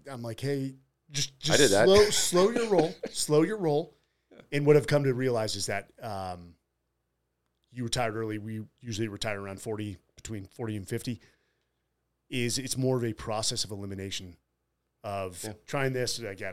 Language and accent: English; San Francisco, California, United States; And I'm from San Francisco.